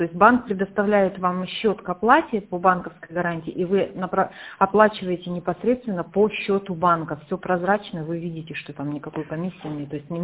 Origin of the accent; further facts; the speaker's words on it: Irkutsk, Irkutsk Oblast, Russia; Город как Иркутск.